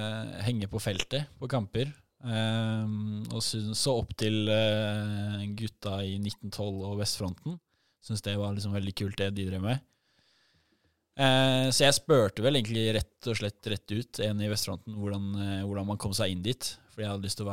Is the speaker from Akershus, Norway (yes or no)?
yes; Lommedalen, Akershus, Norway; Nei, en enkel gutt fra Lommedalen, 26 år gammel.